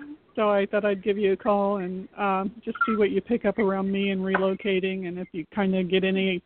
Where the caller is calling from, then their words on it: Florida, United States; From Florida.